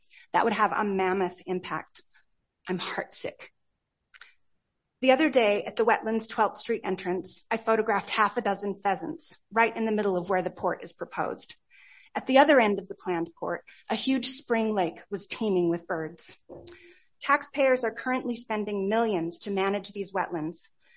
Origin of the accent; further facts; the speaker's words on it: Hooper, Utah, United States; I'm a resident of Hooper and a small business owner. I grew up in Hooper, and we are raising our family here because it's one of the best small towns in America.